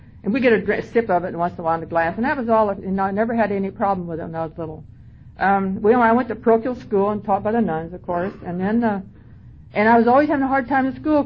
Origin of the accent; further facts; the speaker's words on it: Indiana, United States; I was born and raised out of Fort Wayne. My hometown born and raised in a country south of Fort Wayne. My folks were German, which fits right in around here, and Catholic, of course.